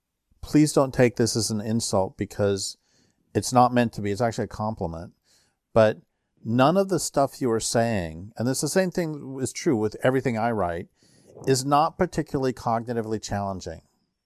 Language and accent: English; Colorado, United States; When I grew up in Colorado, it had already been, of course, greatly destroyed